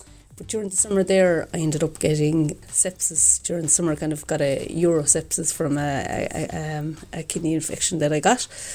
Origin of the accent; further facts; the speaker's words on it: Fines, Munster, Ireland; I'm from Fines, County Limerick.